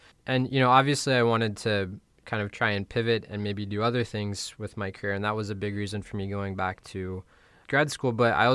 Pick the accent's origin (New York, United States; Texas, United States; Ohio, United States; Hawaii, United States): Ohio, United States; Columbus; So I grew up in Columbus, Ohio. So I'm American in terms of nationality.